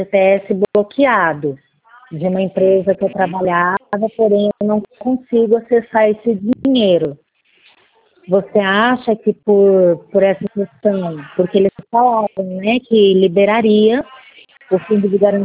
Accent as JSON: {"language": "Portuguese", "town": "Caraguatatuba", "region": "São Paulo", "country": "Brazil", "said": "Eu sou daqui de Caraguatatuba, litoral norte de São Paulo."}